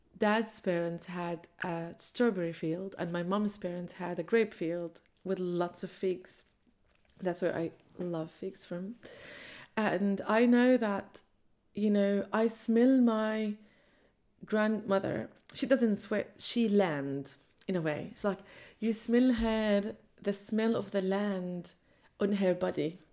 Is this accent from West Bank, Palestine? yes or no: no; Jerusalem, Palestine; I'm a Palestinian woman, born and raised in Jerusalem, the oldest of five children that lived and was born in the Intifada.